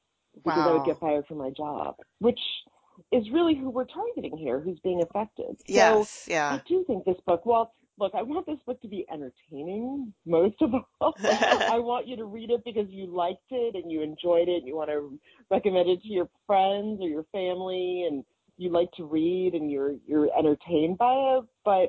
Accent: the South, United States; And I'm from the South originally.

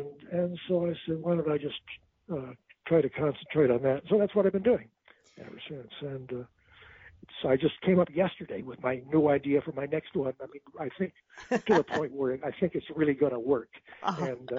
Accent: Jackson, Michigan, United States; I was almost instantly offered a job as a director of a new civic theater in my hometown, which was Jackson, Michigan.

